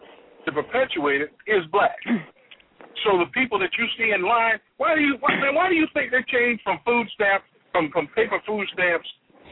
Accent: Gary, Indiana, United States; now in Los Angeles, United States; I'm originally from Gary, Indiana, a very industrial city in the Midwest.

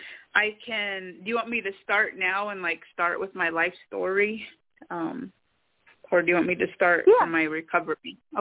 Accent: North Dakota and South Dakota, United States; Well, I am from the Sistan-Waukesan Dakota Oyate tribe of North Dakota and South Dakota

